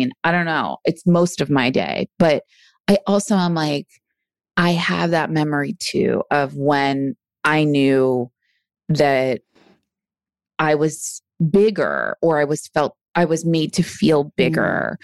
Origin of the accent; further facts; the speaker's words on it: New York, United States; I grew up on Long Island, so we had real bagels.